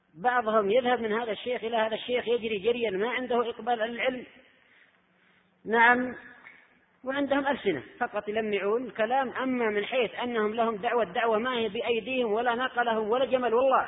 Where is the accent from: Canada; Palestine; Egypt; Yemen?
Yemen; بعض النساء عندنا في اليمن يقولون هؤلاء مفتونون